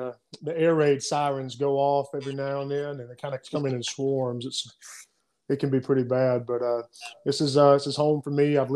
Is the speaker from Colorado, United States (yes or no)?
no; Mississippi, United States; I'm 32 years old. I was born and raised right here in Mississippi, been in the central part really my entire life with the exception of college.